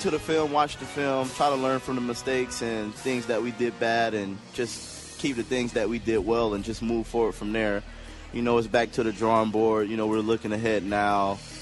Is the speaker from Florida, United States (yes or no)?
yes; Fort Lauderdale, Florida, United States; I grew up in Fort Lauderdale.